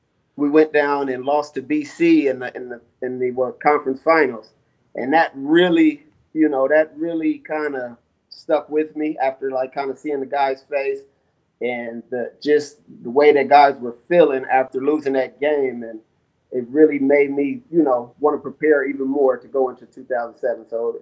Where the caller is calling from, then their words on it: Atlanta, Georgia, United States; I am in Atlanta, Georgia.